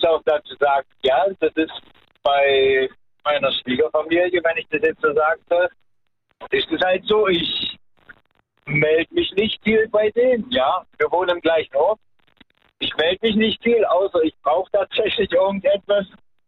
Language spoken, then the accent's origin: German; Chemnitz, Saxony, Germany; Nein, da habe ich halt gewohnt, da bin ich groß geworden mit meiner Mutter, ja.